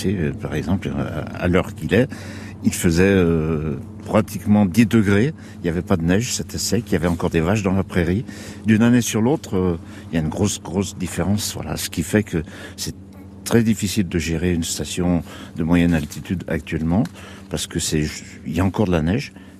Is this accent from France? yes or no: yes; Auvergne-Rhône-Alpes, France; je suis natif de la Chartreuse. Je suis né la maison qui est derrière vous, là. Voilà, je suis bien ancré depuis 70 ans.